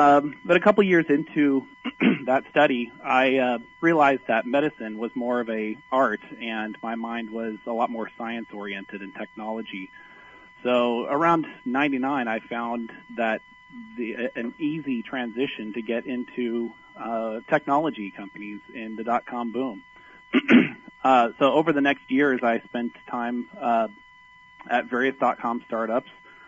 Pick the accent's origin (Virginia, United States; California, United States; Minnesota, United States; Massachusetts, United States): California, United States; Well, I'm true blue from Southern California, and I grew up in a normal family.